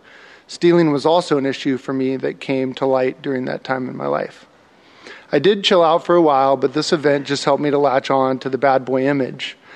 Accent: Salem, Oregon, United States; also born or lived in Whittier, California; I was born in Whittier, California. My parents both graduated from Long Beach State University, which is where they met. They moved our family to Salem, Oregon from Los Angeles when I was one

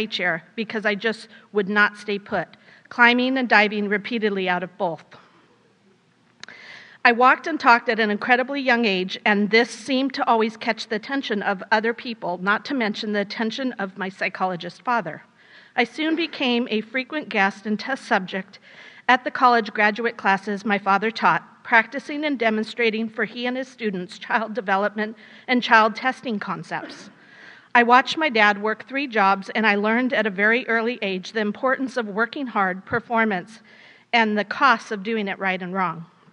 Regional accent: Long Beach, California, United States; I was born in Long Beach, California, and spent the first 9 years of my life living just a few blocks from the beach.

